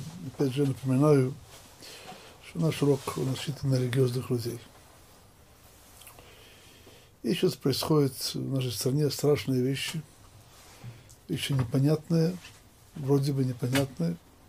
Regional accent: Russia; я же вырос в Советской России

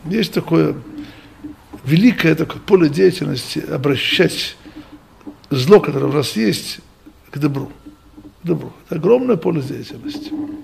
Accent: Odesa, Odesa Oblast, Ukraine; через мой родной город Одессу.

